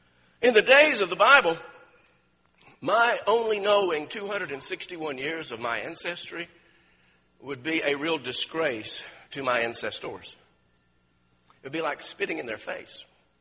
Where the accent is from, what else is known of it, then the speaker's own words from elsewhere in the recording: Georgia, United States; also born or lived in Miami, Florida; I was born in Miami. I was raised in Georgia. That makes you a Southerner, or it should.